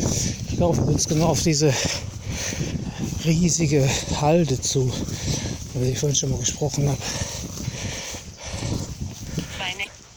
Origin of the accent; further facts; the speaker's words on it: North Rhine-Westphalia, Germany; so wie bei uns im Ruhrgebiet auch diese kleinen Wege immer sind.